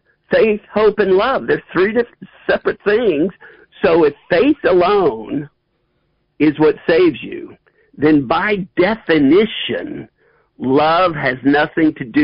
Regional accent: Alabama, United States; I tell people, I'm from Alabama, people.

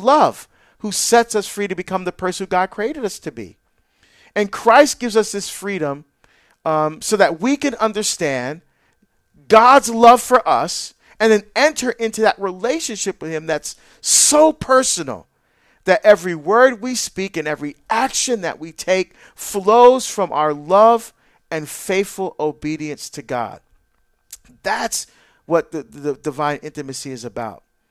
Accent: New Jersey, United States; moved away as an adult; when I was still living in my home state of New Jersey, and I was working as a detective

